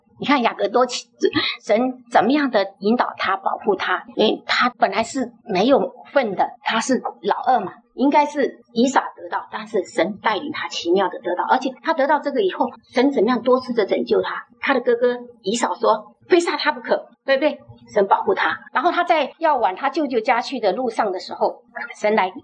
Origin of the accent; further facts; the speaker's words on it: China; 他们跟我们中国人很像哈，就是我们中国人很注重这个长子